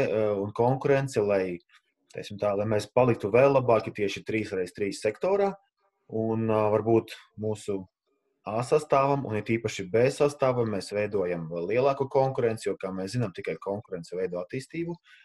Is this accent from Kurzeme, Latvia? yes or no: no; Rēzekne, Latgale, Latvia; Un, tā kā es pats nāku no Rēznes, ka es būšu tur un atklāšu to pasākumu.